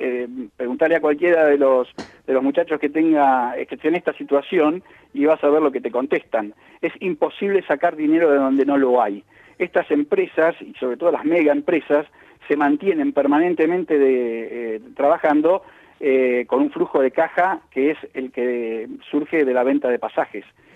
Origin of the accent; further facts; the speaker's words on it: Argentina; Y son todos empleados, y somos todos argentinos.